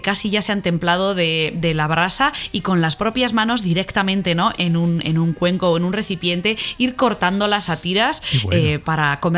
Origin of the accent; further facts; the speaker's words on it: Aragon, Spain; Como buena aragonesa